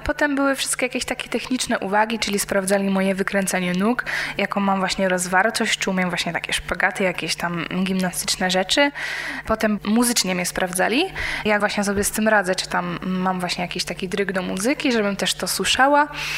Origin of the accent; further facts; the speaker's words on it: Czeladź, Silesian Voivodeship, Poland; Pochodzę z Czeladzi, mam dwójkę rodzeństwa i na co dzień uczęszczam do ogólnokształcącej szkoły baletowej w Bytomiu.